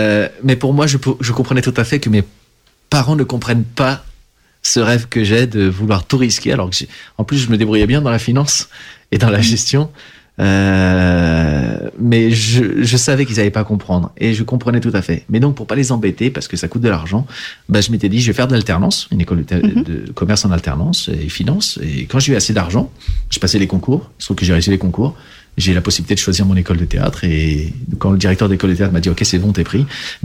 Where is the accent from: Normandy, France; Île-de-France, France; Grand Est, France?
Île-de-France, France; Achères; la ville où j'ai grandi, à Acher.